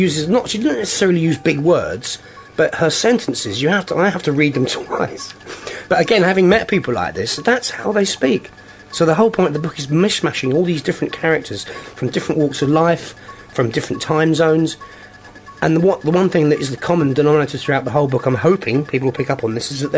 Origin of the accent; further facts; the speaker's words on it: London, United Kingdom; because I grew up in South London, there was about 40 kids in one class.